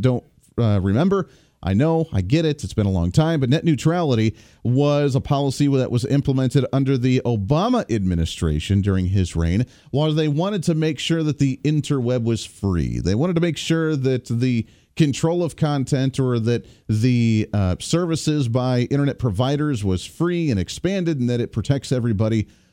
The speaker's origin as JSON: {"language": "English", "region": "Kansas", "country": "United States", "tie": "born or raised there", "said": "actually coming from my home state here in Kansas"}